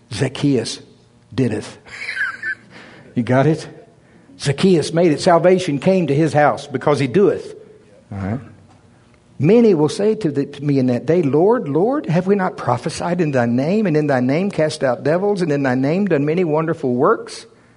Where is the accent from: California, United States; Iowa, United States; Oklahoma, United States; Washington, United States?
Oklahoma, United States; I'm from Oklahoma.